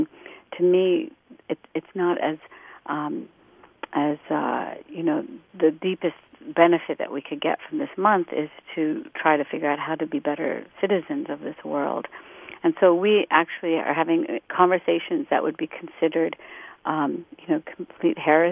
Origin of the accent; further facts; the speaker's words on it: Morgantown, West Virginia, United States; in my hometown in Morgantown, West Virginia, we were opening up a new mosque.